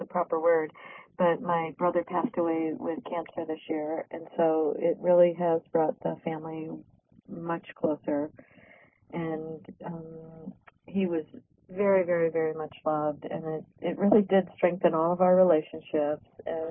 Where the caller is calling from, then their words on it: California, United States; I'm calling from the Sierra Nevadas in California.